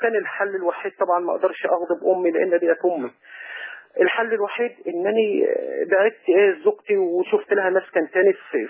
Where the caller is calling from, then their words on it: Mansoura, Dakahlia, Egypt; من المنصوره